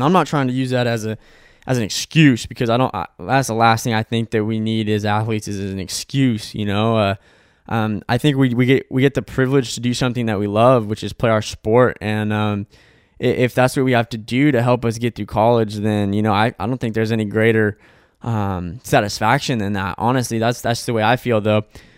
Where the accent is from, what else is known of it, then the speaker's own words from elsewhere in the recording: Arizona, United States; Now, I'm speaking because I was from Arizona.